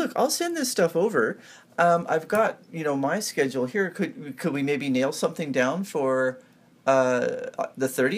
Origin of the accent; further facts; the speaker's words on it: California, United States; You know, I grew up in California, and I used to watch the 3-on-3, volleyball on the beach.